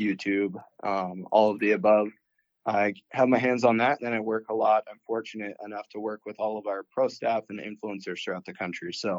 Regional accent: Montana, United States; I was born and raised here in Montana, fortunate enough to grow up in Montana.

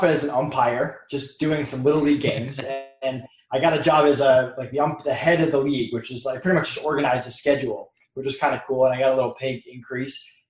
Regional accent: Massachusetts, United States; now in Florida, United States; So I'm from Massachusetts originally, went to school in Connecticut, and then I moved down to Florida once I graduated.

